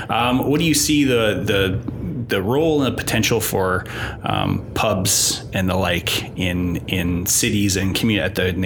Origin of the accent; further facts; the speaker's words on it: Regina, Saskatchewan, Canada; So I'm from Regina, and people, Regina, riders play there.